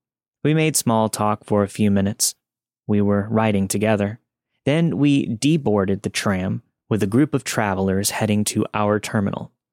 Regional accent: California, United States; I grew up in the Bay Area, and I've spent a lot of time in cities.

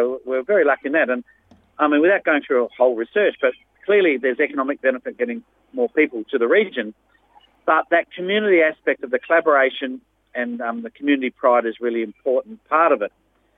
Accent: Mannum, South Australia, Australia; Yeah, well, especially I'm originally from Manham, and I used to walk this pipeline as a young lad

